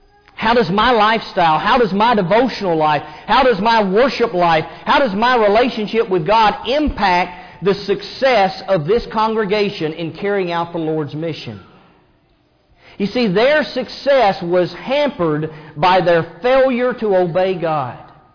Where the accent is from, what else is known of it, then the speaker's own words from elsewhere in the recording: Kentucky, United States; also born or lived in Tennessee; I was born in Tennessee, but I grew up in Kentucky, and so I grew up as a University of Kentucky basketball fan.